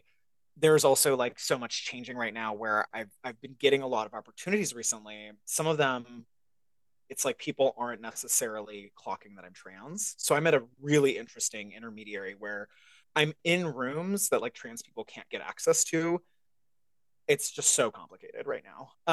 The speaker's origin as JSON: {"language": "English", "town": "Salt Lake City", "region": "Utah", "country": "United States", "said": "I'm from Salt Lake City, Utah."}